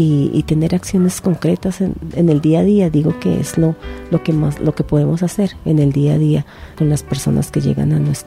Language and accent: Spanish; Colombia; nosotros somos colombianos de a pie